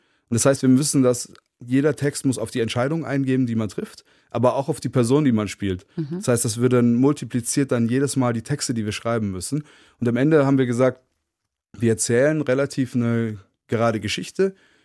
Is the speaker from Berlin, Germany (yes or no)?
yes; Berlin, Germany; hier als Berliner, alle.